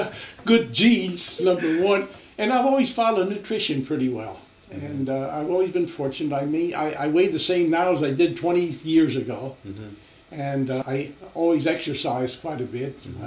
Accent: New York City, New York, United States; In fact, I was from New York City and Jewish. People didn't like Jews, and they didn't like New York City people.

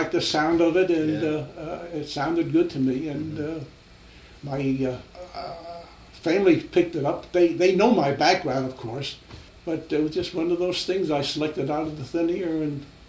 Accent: New York City, New York, United States; In fact, I was from New York City and Jewish. People didn't like Jews, and they didn't like New York City people.

